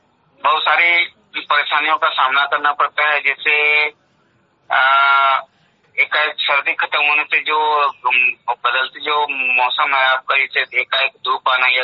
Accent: Jammu, Jammu and Kashmir, India; जम्मू जिला का निवासी हूँ।

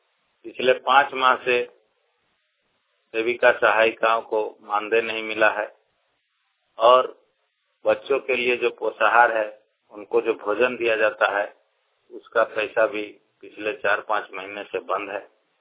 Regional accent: Chando, Jharkhand, India; ग्राम चांदो, प्रखंड पेटवार, जिला बोकारो का निवासी हूँ।

